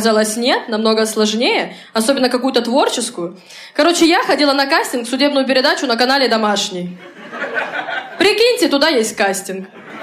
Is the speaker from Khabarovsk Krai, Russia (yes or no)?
yes; Khabarovsk, Khabarovsk Krai, Russia; now in Moscow, Russia; Я из Хабаровска, вот, но уже год живу в Москве.